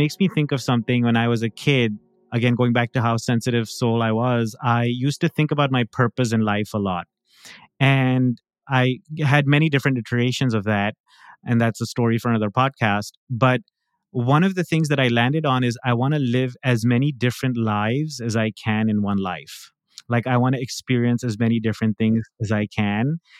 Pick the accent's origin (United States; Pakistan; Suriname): Pakistan; Karachi, Sindh; the mohalla, the neighborhood that I grew up in Karachi, 99% of my friends, of our neighbors, have not moved from that place.